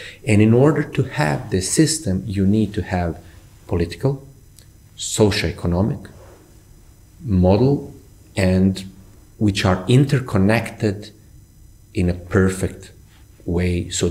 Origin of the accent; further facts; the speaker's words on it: Bosnia & Herzegovina; I come from Bosnia. I'm very much connected to my country. I have family there. I go there.